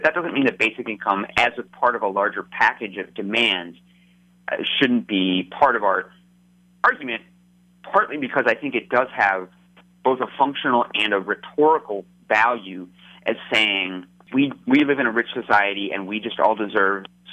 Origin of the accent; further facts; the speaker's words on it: United States; certainly as an American, the histories of colonization and genocide.